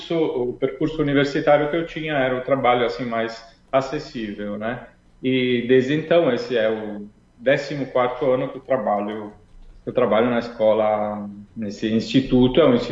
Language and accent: Portuguese; Casca, Rio Grande do Sul, Brazil; a primeira coisa que eu queria contar é que eu sou natural de Casca.